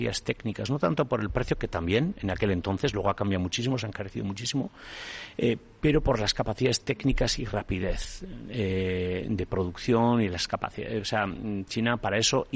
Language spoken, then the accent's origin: Spanish; Guernica, Basque Country, Spain; soy de Guernica, entonces ser de Guernica y que no te interese la historia, pues me parece, no sé, a mí me parecía lo más natural